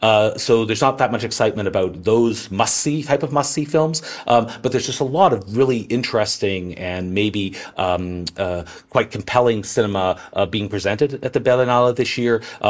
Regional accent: Canada; I'm Canadian

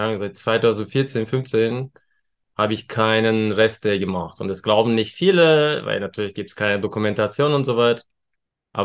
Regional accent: Turkey; Nee, Spaß, also ich bin Türke.

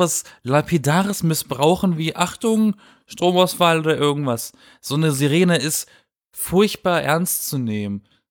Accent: Baden-Württemberg, Germany; Ich komme aus dem Schwarzwald.

